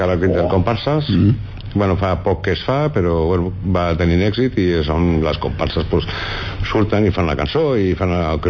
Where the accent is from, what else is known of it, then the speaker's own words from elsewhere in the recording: Vinaròs, Valencian Community, Spain; també som gent de Vinaròs i volem conjugar el que el comparsero s'ho pugui passar bé